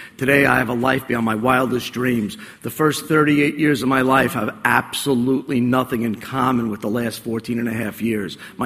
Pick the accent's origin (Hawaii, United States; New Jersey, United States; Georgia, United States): New Jersey, United States; I grew up in Bergen County in New Jersey, and I'd stand up on the street corners in my denim jacket